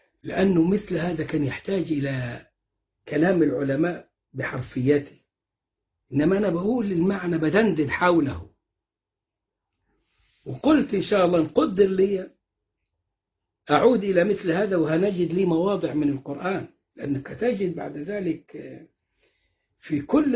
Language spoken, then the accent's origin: Arabic; Egypt; الأرثوذكس دول عندنا في مصر وشوية في الصرب